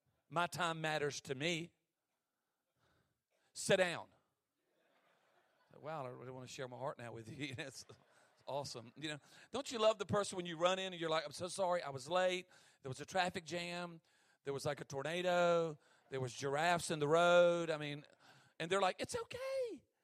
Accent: the South, United States; I'm from the South. We marinate everything.

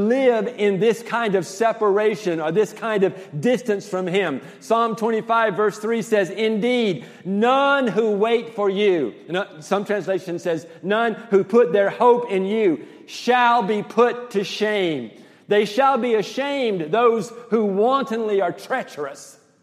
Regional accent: the South, United States; All right. I am from Fun Country. I am a Southern boy.

